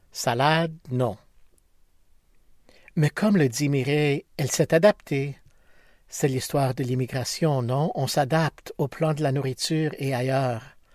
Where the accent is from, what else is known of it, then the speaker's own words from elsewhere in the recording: Montreal, Quebec, Canada; born there; Je suis né au Canada, à Montréal, d'un père juif avec des racines roumaines et d'une mère grecque.